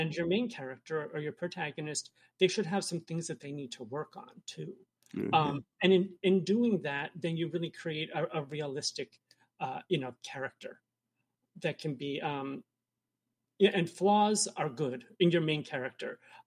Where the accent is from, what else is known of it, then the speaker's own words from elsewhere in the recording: New Jersey, United States; I'm from New Jersey.